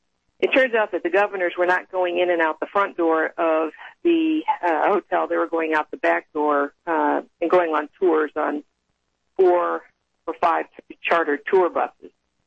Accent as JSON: {"language": "English", "region": "Oklahoma", "country": "United States", "said": "I'm from Oklahoma, and so you have, you know, there's a church on every corner, and there are Mormons here."}